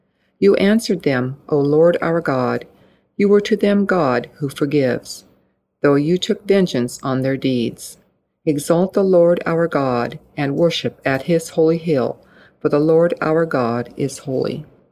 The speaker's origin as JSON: {"language": "English", "town": "Alpine", "region": "California", "country": "United States", "said": "I'm from Alpine, California."}